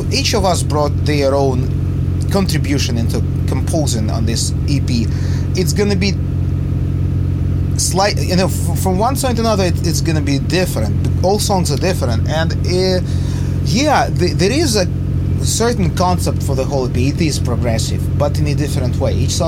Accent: Donetsk Oblast, Ukraine; we come from the east of Ukraine, mm-hmm. we come from the Donetsk region, which is now an area of military conflict.

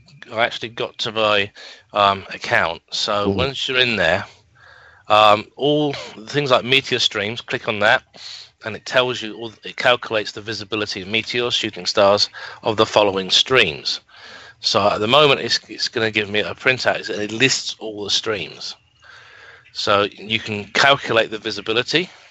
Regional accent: United Kingdom; now in United States; from Keswick in the Lake District to my hometown in the UK to here in the US

